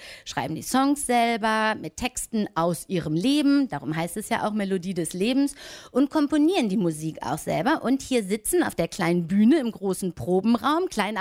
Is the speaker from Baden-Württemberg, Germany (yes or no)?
no; Hanover, Lower Saxony, Germany; Also wir, ich komme aus Hannover, wir haben das immer gesungen und tütenweise Süßigkeiten nach Hause geschleppt.